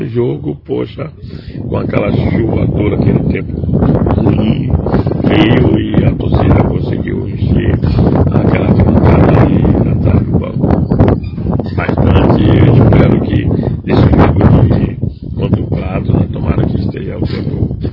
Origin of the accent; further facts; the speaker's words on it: Bahia, Brazil; Coisa dos baianos, também sou baiano.